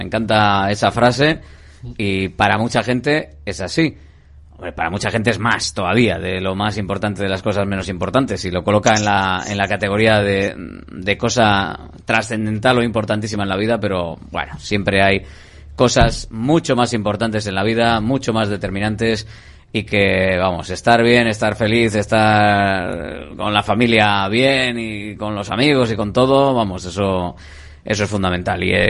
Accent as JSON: {"language": "Spanish", "town": "Escoriaza", "region": "Basque Country", "country": "Spain", "said": "Soy un pueblo de Guipúzcoa, de Escoriasa"}